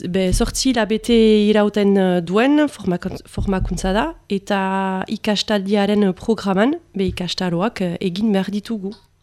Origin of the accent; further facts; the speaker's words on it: Saint-Jean-de-Luz, Nouvelle-Aquitaine, France; Basque is a second language; now in Ascain, France; be Donibane Luitzunekoa naiz, eta badu orain amak urte azkainen bizi naizela, nire familiarekin.